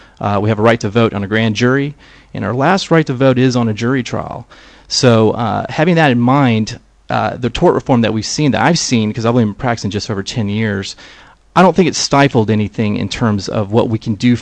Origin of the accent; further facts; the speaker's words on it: Louisiana, United States; Yeah, I'm from Louisiana originally.